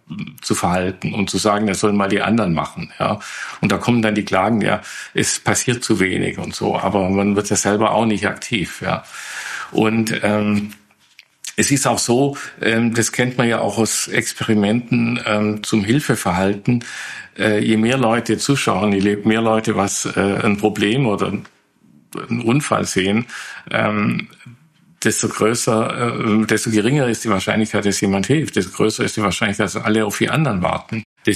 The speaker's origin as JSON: {"language": "German", "region": "Baden-Württemberg", "country": "Germany", "said": "in der Gegend, wo ich herkomme, in Oberschwaben"}